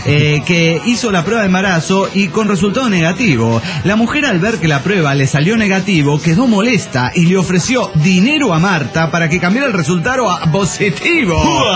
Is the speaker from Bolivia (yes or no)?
yes; Cochabamba, Bolivia; de Cochabamba, Bolivia.